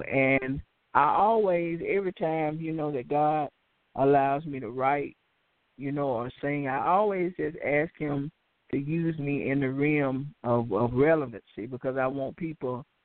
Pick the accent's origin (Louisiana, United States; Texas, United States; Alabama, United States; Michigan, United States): Alabama, United States; Birmingham; I'm from Birmingham, Alabama.